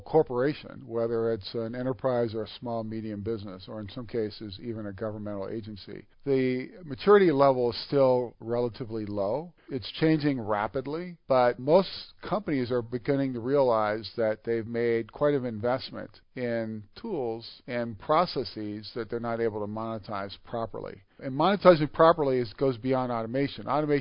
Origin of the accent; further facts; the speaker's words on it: Midwest, United States; I grew up in the Midwest, and I worked for a great manufacturing company that was unionized.